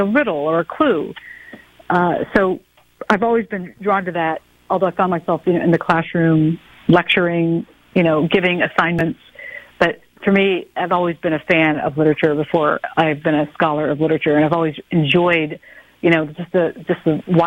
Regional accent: the South, United States; And, of course, I grew up in the South, and people were telling stories left and right.

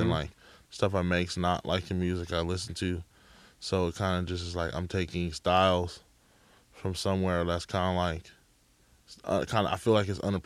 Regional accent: California, United States; I grew up in the Bay Area.

